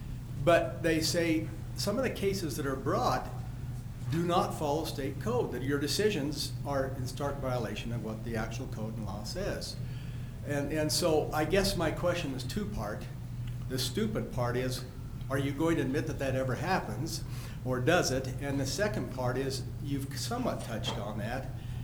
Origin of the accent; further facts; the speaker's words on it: Utah, United States; Now, saying the fact that I'm from Millard County